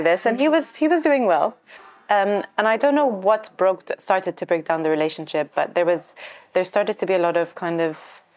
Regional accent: London, United Kingdom; also born or lived in Egypt; So I used to live in, I was brought up in London, so I went to school in London. So we had the passport. Right. We were expats in the 80s, okay. So we had the British citizenship. And I was always back and forth between Egypt and London.

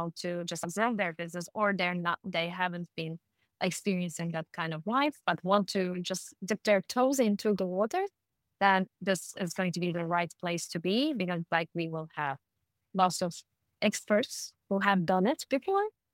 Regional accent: Turkey; connect it to the traditional nomadism of the Turkish culture, because Turkish people are nomads. We came from Central Asia. We have been nomads since we knew.

